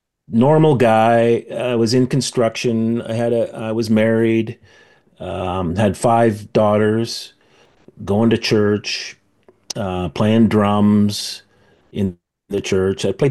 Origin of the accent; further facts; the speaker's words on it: Prince George, British Columbia, Canada; now in Vancouver, Canada; Well, I grew up in Prince George, which is in British Columbia, Canada. About halfway up the province, so it's about 500 miles north of the U.S.-Canada border. So it's kind of a northern town, city, I guess. Went to school there. I now live in Vancouver